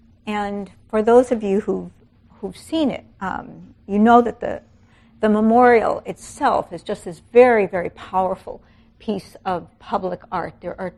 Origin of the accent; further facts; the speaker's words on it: New York City, New York, United States; And I grew up in the Bronx and hadn't been back to New York for more than a decade.